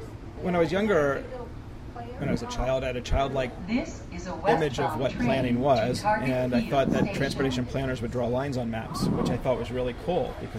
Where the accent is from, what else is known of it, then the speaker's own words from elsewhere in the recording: Columbia, Maryland, United States; I grew up in Maryland. Most of my childhood was spent in Columbia, Maryland, which is a planned community